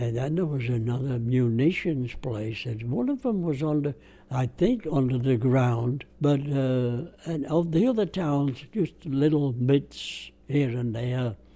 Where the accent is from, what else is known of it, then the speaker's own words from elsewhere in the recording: Bradford, Yorkshire and the Humber, United Kingdom; But at my hometown of Bradford, they said it got bombed twice, but not much.